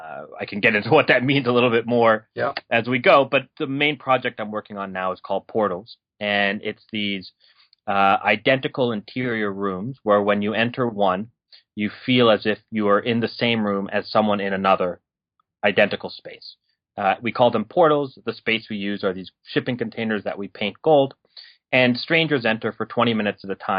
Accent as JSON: {"language": "English", "town": "Washington", "region": "District of Columbia", "country": "United States", "tie": "born or raised there", "said": "Well, I was born and raised in D.C., and I grew up as an Indian immigrant kid. My parents wanted nothing to do with India."}